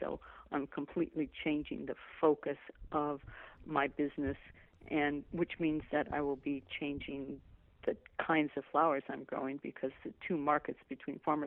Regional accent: California, United States; moved away as an adult; No, I grew up in Southern California.

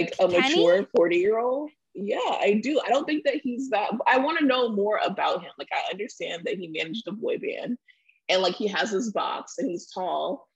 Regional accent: Florida, United States; I'm also from Florida, so it's like, I can't really talk about much.

